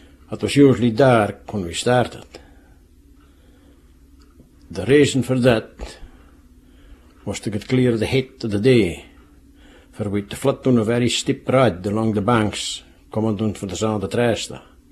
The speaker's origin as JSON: {"language": "English", "town": "Fetlar", "region": "Scotland", "country": "United Kingdom", "tie": "born or raised there", "said": "I was born and brought up in Fetlar. And that was counted as the Gairdine of Shetland for the rich soil that was in it."}